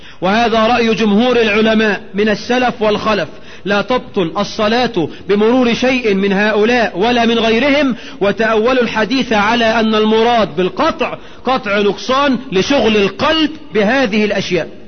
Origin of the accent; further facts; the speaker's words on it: Egypt; ودي مش عيب، بس عندنا في مصر عيب